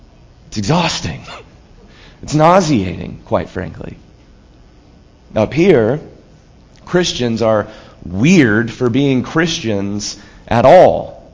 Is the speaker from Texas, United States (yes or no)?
yes; Texas, United States; now in Portland, United States; when they find out that I'm from God's country, Texas, there is almost always, and I ain't playing, there's like a physical reaction with some sort of gasp.